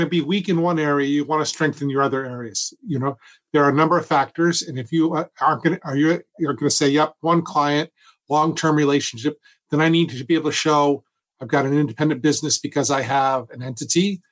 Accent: Massachusetts, United States; Now, I'm from Massachusetts. I grew up here. I live here now.

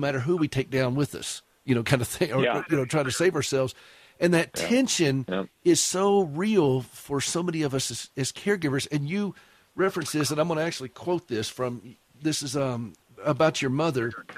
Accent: the South, United States; I said potluck because I'm from the South, so I can't help it.

